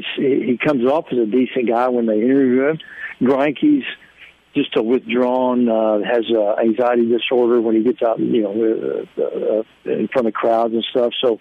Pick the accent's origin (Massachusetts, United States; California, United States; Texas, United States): Texas, United States; Houston; because I'm from Houston. I used to sell popcorn at the Astrodome during Astro games